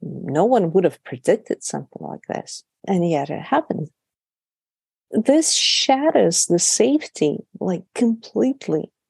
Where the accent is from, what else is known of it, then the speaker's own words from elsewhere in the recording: Istanbul, Turkey; English is a second language; I'm not originally from Ukraine. I grew up in Turkey, in Istanbul.